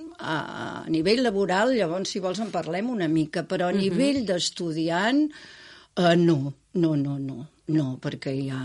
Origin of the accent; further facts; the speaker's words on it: Malgrat de Mar, Catalonia, Spain; Les companyes meves de Malgrat, que era el meu poble